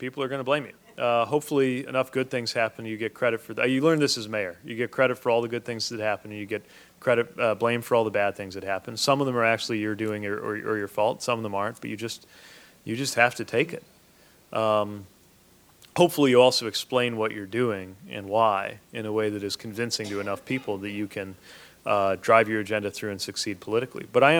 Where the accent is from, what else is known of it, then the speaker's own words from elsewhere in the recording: Indiana, United States; it's maybe a Hoosier streak that 50 years ago, my home state senator, Birch Bayh, was authoring several constitutional amendments.